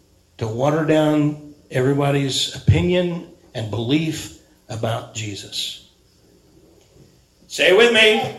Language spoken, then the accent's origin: English; Portsmouth, Ohio, United States; born there; I was born in Portsmouth, Ohio.